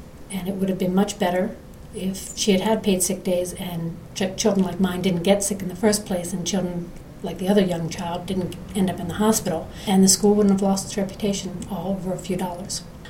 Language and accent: English; Auburn, Maine, United States; I'm from Auburn, Maine.